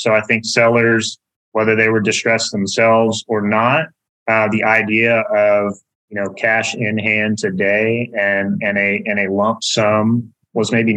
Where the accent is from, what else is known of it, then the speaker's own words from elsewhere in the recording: Texas, United States; And then just growing up in Texas with, though there were no minerals in my family, always kind of hearing, you know, never sell your minerals.